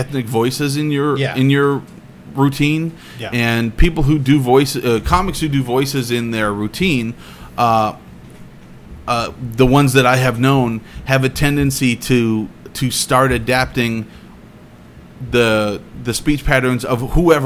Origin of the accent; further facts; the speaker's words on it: Clovis, United States; I have a 10-minute bit about how about growing up in Clovis and being around a bunch of racists for most of my childhood.